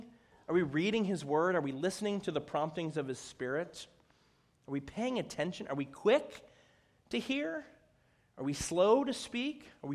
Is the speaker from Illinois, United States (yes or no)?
yes; Chicago, Illinois, United States; I grew up in Chicago, so WMBI.